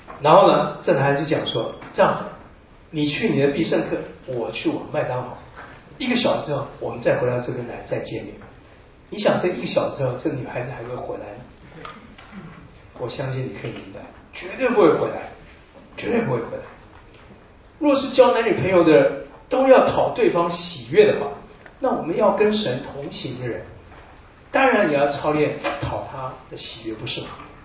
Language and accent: Chinese; Keelung, Taiwan; 我是生在台湾的基隆，在基隆那时候港口都有一些从外国运进来的浮木